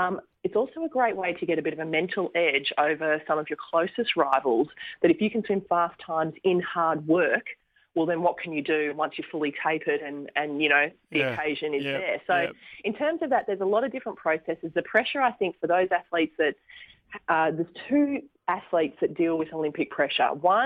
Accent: Gold Coast, Queensland, Australia; And I had a cracking childhood growing up on the Gold Coast.

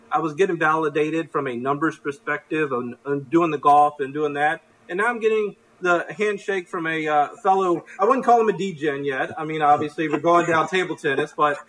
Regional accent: Richmond, Virginia, United States; It is. I'm from Richmond there.

